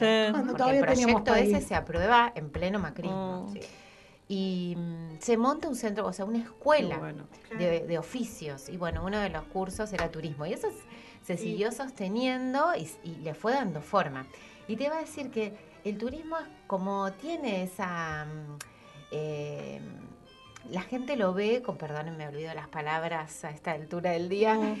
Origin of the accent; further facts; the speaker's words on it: Buenos Aires, Argentina; Para cualquier lugar del resto del país que no sea Buenos Aires, sos las porteñas que vienen a...